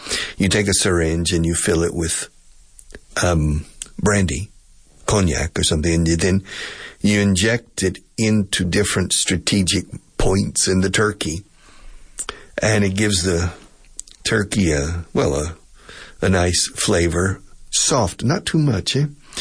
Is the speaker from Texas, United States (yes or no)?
yes; Texas, United States; I grew up in Texas. And so I grew up in an area with a lot of Tex-Mex food.